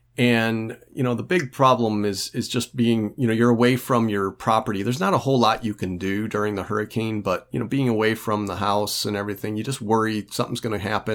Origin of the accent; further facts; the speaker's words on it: Michigan, United States; I grew up in Michigan, and we always went to the local sailboat shows.